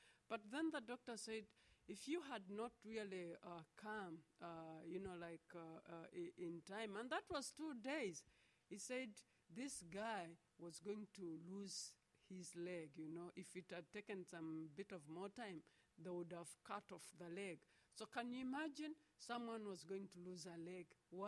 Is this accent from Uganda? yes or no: yes; Uganda; I come from Uganda.